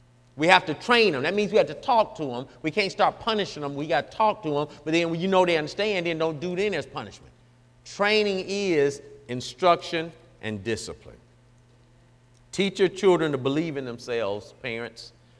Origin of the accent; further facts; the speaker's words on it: Detroit, Michigan, United States; I'm from Detroit. Do I really want to go to rodeo? I don't care nothing about the rodeo. I wasn't raised on horses.